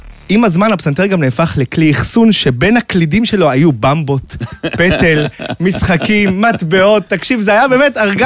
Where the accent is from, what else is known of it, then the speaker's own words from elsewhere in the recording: Bnei Brak, Tel Aviv District, Israel; born there; נולדתי בבני ברק.